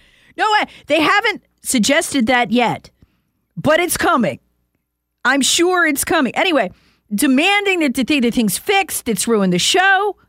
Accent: United States; That we are here. We are American. We are a part of the culture.

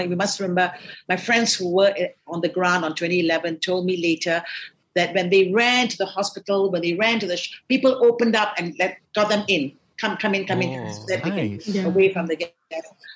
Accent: Malaysia; now in United States; what if I can't come to... come back to Malaysia? What if they ban me from coming back to Malaysia, right?

